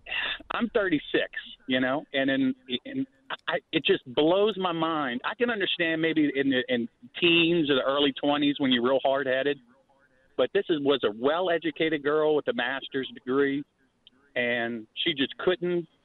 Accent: United States; he is still my president because I'm an American.

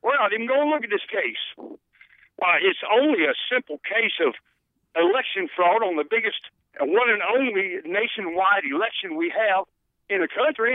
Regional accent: the Ozarks, United States; I'm actually a transplant. I'm from the Ozarks originally.

